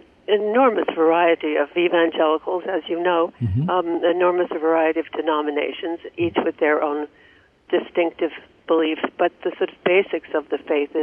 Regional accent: New York, United States; I'm a New Yorker, mm-hmm. With an Episcopalian background

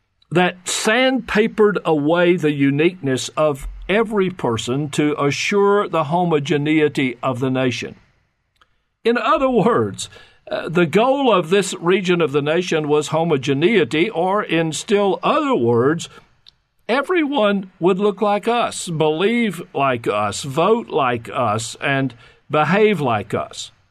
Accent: Tennessee, United States; when I was a child growing up in West Tennessee

